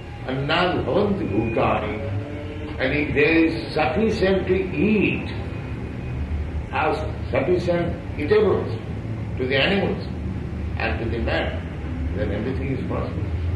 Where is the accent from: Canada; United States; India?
India; we are Indian, we have seen in India